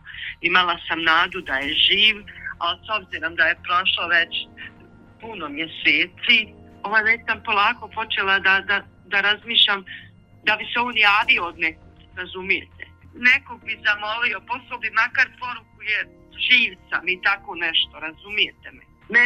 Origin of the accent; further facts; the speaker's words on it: Bosnia & Herzegovina; da dolazim iz Bosne i Hercegovine